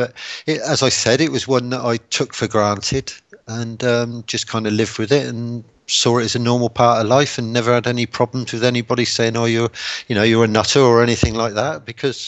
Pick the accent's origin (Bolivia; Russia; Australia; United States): Australia; Bridgetown, Western Australia; born there; accent: Pommy; seventh generation Australian with a Pommy accent, and but I was born in Bridgetown in southwest Australia, and from a pioneering family. In fact, my ancestors were from Scotland, Ireland, Cornwall, those sorts of places.